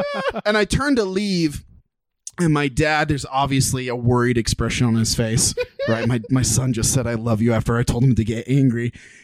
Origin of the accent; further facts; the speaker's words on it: Utah, United States; I also was raised in Southern Utah. I never bounced around. I was born and raised in the Red Desert.